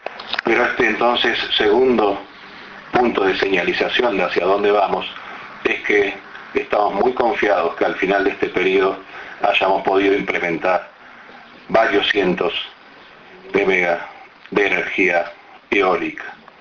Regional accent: Uruguay; iniciamos quizás un poco conservadoramente, como somos los uruguayos.

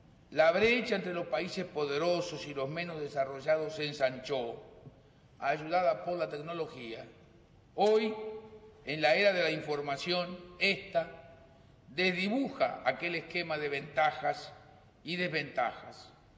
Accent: Uruguay; Nuestro objetivo en el Mercosur como uruguayos es ampliarlo, es consolidarlo.

